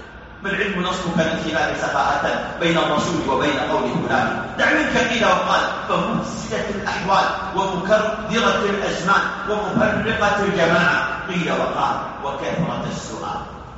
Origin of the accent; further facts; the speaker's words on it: Saudi Arabia; في بلادنا المملكة العربية السعودية